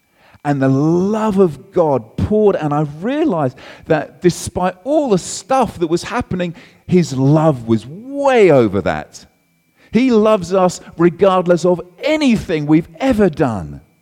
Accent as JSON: {"language": "English", "region": "England", "country": "United Kingdom", "said": "And I think, you see, I'm English, and English people are brilliant at suppressing."}